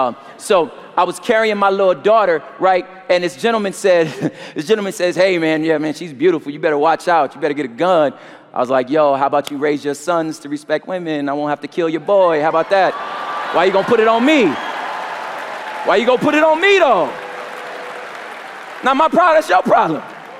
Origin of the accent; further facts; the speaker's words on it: California, United States; I'm a Californian